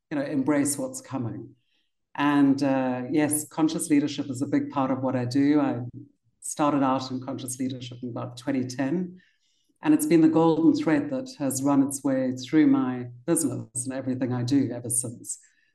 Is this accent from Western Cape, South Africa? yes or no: yes; Cape Town, Western Cape, South Africa; also born or lived in London; My parents are from the UK, and I was born in Cape Town. And I got to grow up in this magical continent.